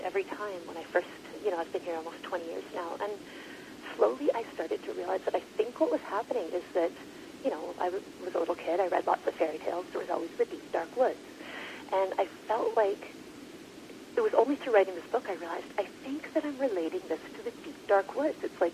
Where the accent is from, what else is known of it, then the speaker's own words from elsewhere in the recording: Ontario, Canada; I did grow up rural, though, so definitely spent a lot of time outdoors. I grew up in South Central Ontario in a rural sort of agricultural area.